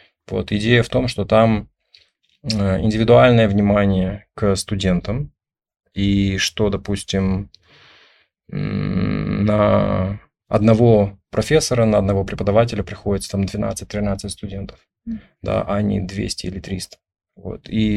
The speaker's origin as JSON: {"language": "Russian", "region": "Almaty", "country": "Kazakhstan", "tie": "born or raised there", "also_born_or_lived": "United States", "said": "я родился и вырос в Алмате, закончил Казахский госуниверситет в 97 году"}